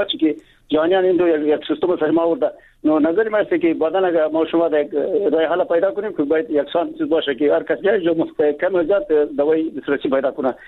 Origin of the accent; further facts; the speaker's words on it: Baghlan, Afghanistan; ما از بغلان هستم